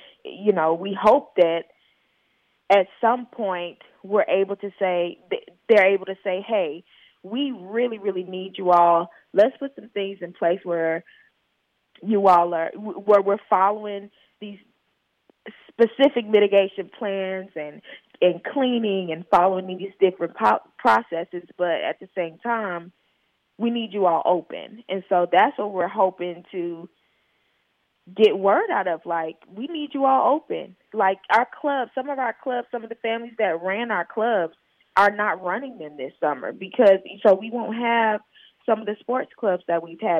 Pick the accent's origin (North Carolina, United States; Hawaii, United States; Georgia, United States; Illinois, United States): Georgia, United States; Atlanta; You know, I'm from Atlanta, so it's not as intimate, you know.